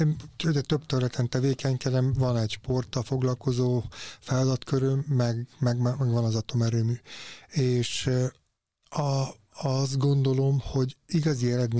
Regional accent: Paks, Tolna, Hungary; Nekem paksiként is örök büszkeség

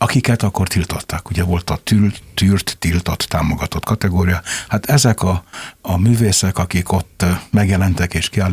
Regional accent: Rákosliget, Budapest, Hungary; Rákosligeten, ahol mind a ketten zülettünk, és ott felcseperedtünk. Hát ez egy unalmas kis község. Ma már a 17. kerület részé, de akkor voltak éppen még egy falu volt.

